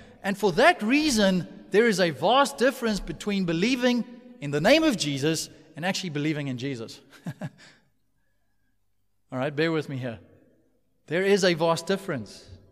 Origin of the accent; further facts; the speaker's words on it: South Africa; taken through Sunday school, all the normal, you know, steps that most of us go through if we're born and raised in South Africa.